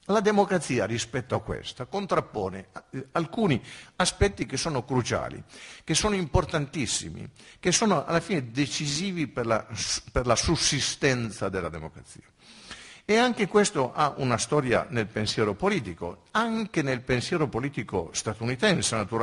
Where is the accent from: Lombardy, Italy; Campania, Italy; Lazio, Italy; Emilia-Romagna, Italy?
Emilia-Romagna, Italy; Bologna; io vengo da Bologna